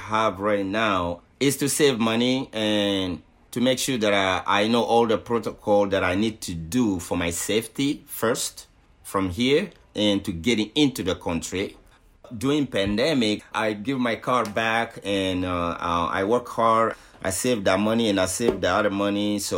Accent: Guinea; moved away; Am I from Guinea? But I'm not only from Guinea. I live here. So this is my home too.

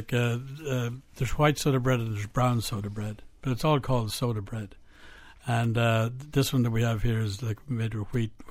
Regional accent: Ulster, Ireland; No, I'm from Cavan.

